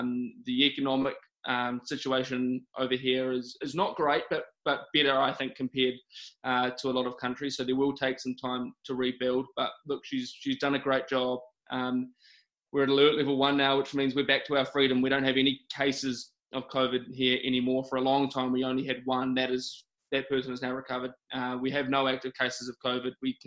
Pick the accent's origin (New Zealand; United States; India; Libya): New Zealand; South Island; I'm from the South Island, so I'm used to the cold.